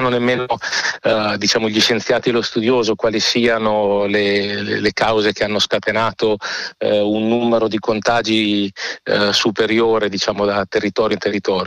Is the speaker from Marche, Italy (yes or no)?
yes; Pesaro, Marche, Italy; sono pesarese, sono nato e cresciuto qua, ho girato l'Italia per 12 anni quando ho vissuto la mia carriera di capo allenatore di pallacanestro e 8 anni fa sono tornato a Pesaro